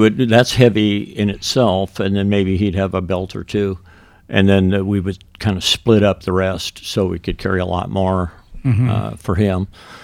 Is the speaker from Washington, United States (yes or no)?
yes; Ellensburg, Washington, United States; I grew up in Kittitas County in Ellensburg, same you, and I didn't even know there were places like that.